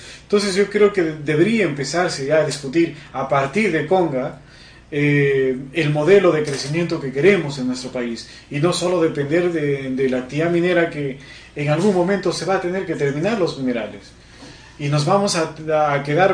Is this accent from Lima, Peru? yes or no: no; Cajamarca, Peru; Nosotros, los cajamarquinos, creemos que nos merecemos respeto y también somos peruanos, ¿no?